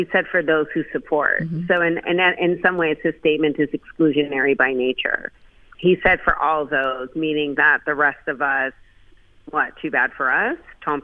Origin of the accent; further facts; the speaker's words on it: Canada; I'm a Canadian. I'm a 10th generation Canadian.